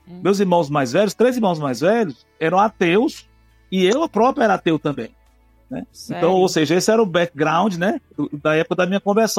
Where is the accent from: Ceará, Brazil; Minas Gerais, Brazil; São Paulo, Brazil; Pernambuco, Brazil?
Ceará, Brazil; Fortaleza; Eu nasci em Fortaleza, minha família é de origem piauiense, mas vieram para Fortaleza, e eu e minha irmã, quatro irmãos nasceram no Piauí, mas eu e minha irmã, mais novos, nascemos aqui em Fortaleza.